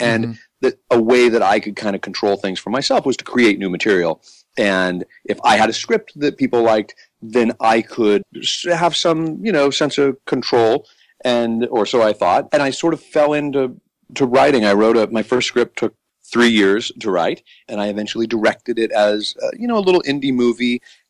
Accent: Kearney, Nebraska, United States; Yeah, I am from Kearney, Nebraska, which is the middle of – its significance is that it has no significance. You know, it's a very small town, and that's what I love about it.

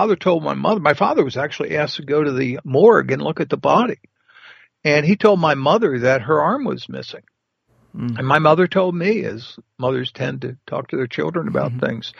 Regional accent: New Orleans, Louisiana, United States; I'm from New Orleans, you know, because that's where I was raised. My father was there.

